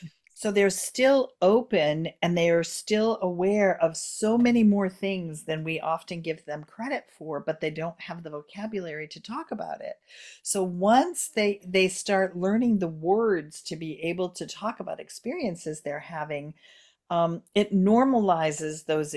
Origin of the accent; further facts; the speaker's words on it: Maine, United States; needed to move back to my hometown in Maine and live with my parents for quite a few years